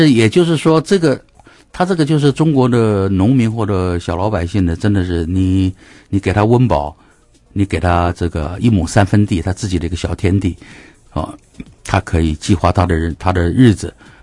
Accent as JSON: {"language": "Chinese", "country": "Taiwan", "said": "所以我们台湾人的这个法治精神真的是相当相当相当相当的差"}